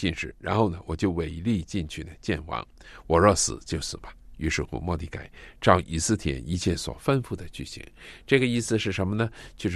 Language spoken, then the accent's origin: Chinese; China; 我们是中国人，中国是一个曾经忧患的国家